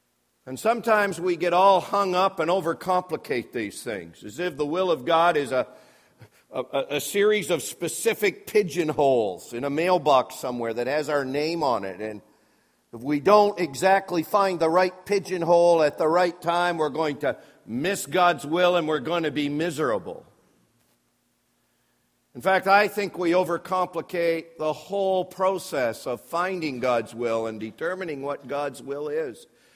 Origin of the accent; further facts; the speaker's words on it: the Maritimes, Canada; once they know that I'm a Maritimer and I'm from the East, I remind them that the Bible makes it very clear that the wise men came from the East.